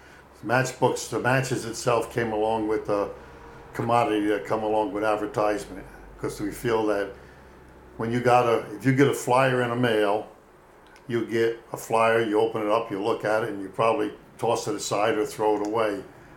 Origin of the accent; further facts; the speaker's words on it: Hudson, New York, United States; Yeah, I grew up in Hudson all the while. I lived there all my life until I got married and I moved out into Greenport.